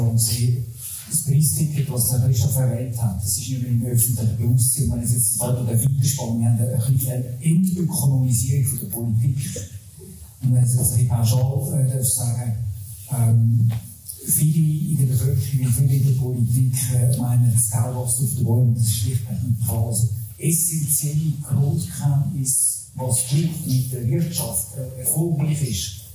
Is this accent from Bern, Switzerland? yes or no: no; Zurich, Switzerland; auch als Zürcher, als Stadtzürcher sogar.